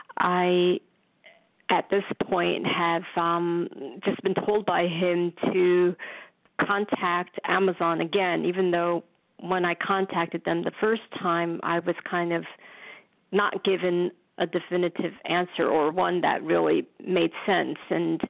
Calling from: New York City, New York, United States; Yes, I'm also calling from the Big Apple.

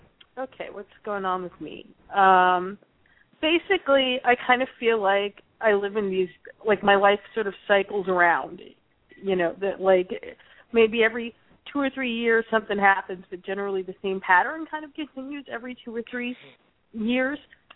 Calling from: Louisiana, United States; I'm calling from Louisiana.

